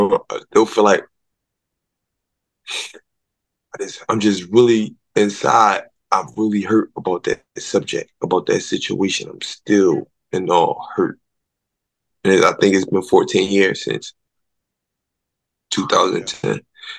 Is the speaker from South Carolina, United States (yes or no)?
no; Philadelphia, Pennsylvania, United States; Currently, you know, I'm fighting November 22nd in my hometown of Philadelphia, in North Philly.